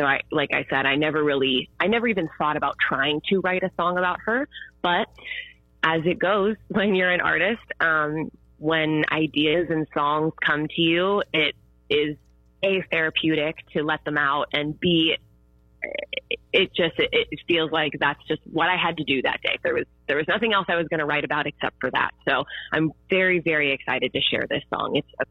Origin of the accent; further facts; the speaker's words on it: Butler, United States; It is Butler, my hometown, my pride.